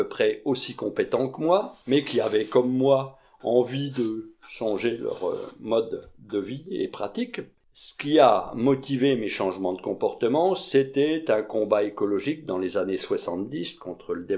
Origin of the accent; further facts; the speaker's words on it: Saint-Père, Bourgogne-Franche-Comté, France; donc je suis originaire de Saint-Père, près de Vézelay, en Bourgogne. Je suis fils et petit-fils d'agriculteurs.